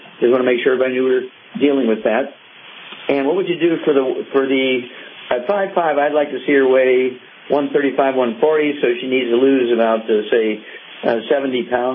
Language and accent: English; Missouri, United States; let's start out in Missouri, my home state